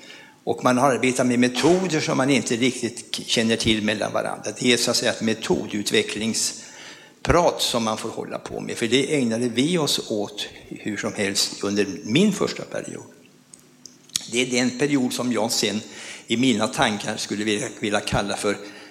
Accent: Stockholm, Stockholm County, Sweden; en fråga som jag känner som stockholmare varmt för.

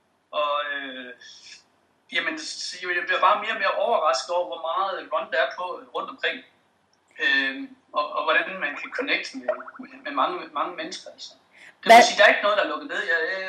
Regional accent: West Jutland, Denmark; born there; selvom jeg er født langt ude i Vestjylland

